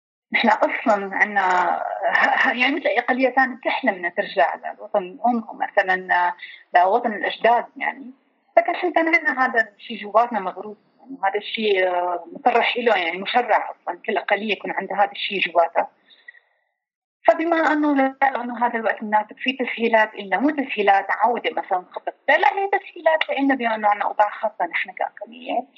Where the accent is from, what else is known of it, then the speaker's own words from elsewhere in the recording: Syria; moved away as an adult; now in Nalchik, Russia; أنا من سوريا صار لي من 2012 طلعت من سوريا، رحت على مصر، لحقت هنيك بالشغل